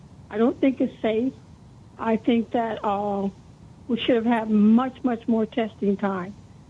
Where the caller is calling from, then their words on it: Bronx, New York, United States; I'm calling from the Bronx.